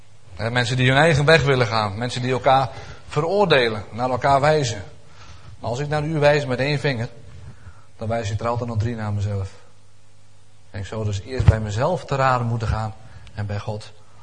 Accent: Elburg, Gelderland, Netherlands; Ik kom maar uit Elburg, dus hout, hooi en strooi.

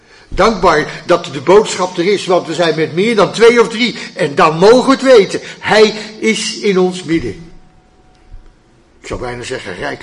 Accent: Hilversum, North Holland, Netherlands; Toen ik 18 jaar was, opgegroeid in Hilversum, ging ik voor het eerst daar naar

